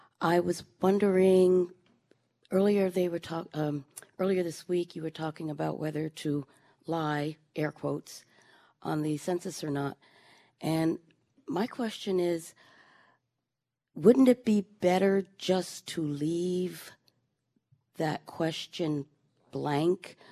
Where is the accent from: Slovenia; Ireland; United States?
Ireland; Waterford, Munster; Waterford.